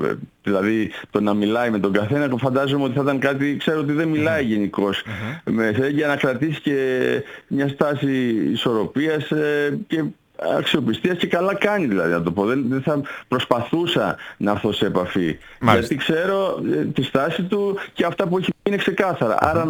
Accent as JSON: {"language": "Greek", "region": "Central Greece", "country": "Greece", "said": "Στην Εύβοια, στον τόπο μου που είμαι εκεί και με ξέρει ο κόσμος ακόμα περισσότερο"}